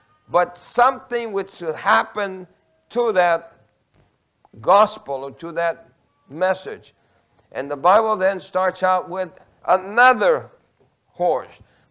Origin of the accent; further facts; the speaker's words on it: New York City, New York, United States; I grew up in New York City in gangs. My brother was the president of the largest Puerto Rican gang in New York City.